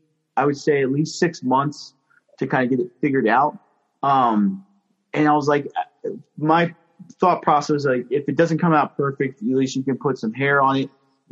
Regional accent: Virginia, United States; So I'm from the Northern Virginia area.

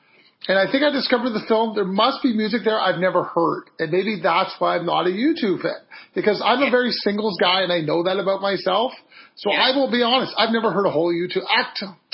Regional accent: Canada; I'm a Canadian.

